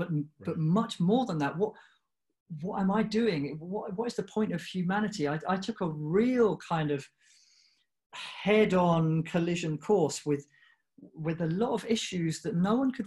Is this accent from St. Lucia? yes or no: no; United Kingdom; So I'm half Indian, half English, and I grew up in the UK, and I was born there.